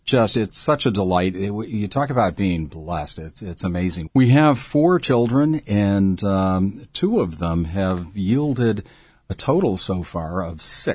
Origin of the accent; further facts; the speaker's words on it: Cleveland, Ohio, United States; In Cleveland, Ohio.